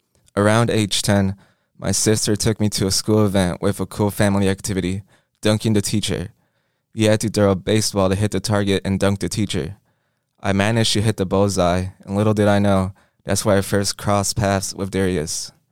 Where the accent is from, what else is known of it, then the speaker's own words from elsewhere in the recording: Saint Paul, Minnesota, United States; 18 years old, born and raised in St. Paul, just like my sister.